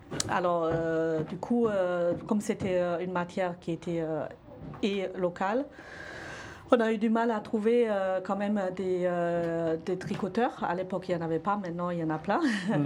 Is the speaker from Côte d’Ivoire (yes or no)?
no; Germany; Je suis allemande d'origine